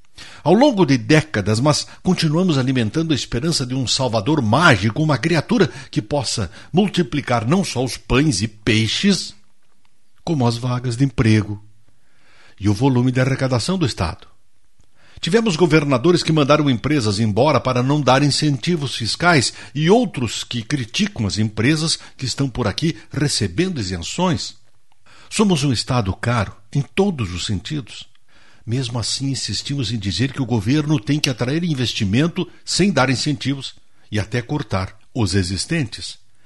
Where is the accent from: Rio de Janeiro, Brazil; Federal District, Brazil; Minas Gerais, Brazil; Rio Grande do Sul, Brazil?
Rio Grande do Sul, Brazil; como nós gaúchos fazemos nossas escolhas historicamente